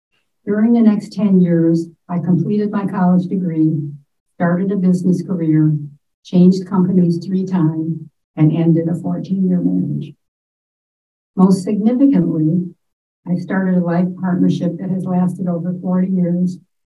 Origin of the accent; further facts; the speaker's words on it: Fond du Lac, Wisconsin, United States; I was born and raised in Fond du Lac, Wisconsin. It's a town of 30,000 people, had no less than four Catholic churches, each equipped with a parochial school.